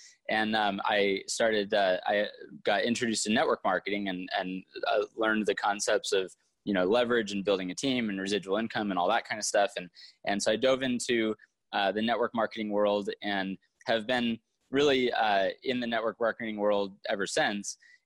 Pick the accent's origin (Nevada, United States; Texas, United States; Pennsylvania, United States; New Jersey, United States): Nevada, United States; Reno; I grew up in Reno, Nevada is kind of my hometown.